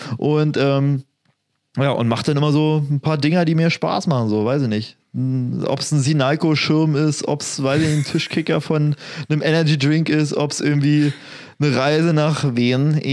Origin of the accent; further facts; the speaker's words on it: Cottbus, Brandenburg, Germany; Meine Heimat in Cottbus?